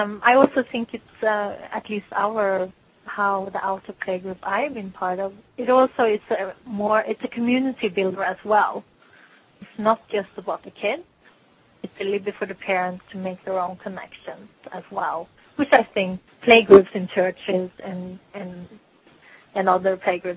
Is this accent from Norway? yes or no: yes; Norway; like I'm from Norway, I might go home to Norway.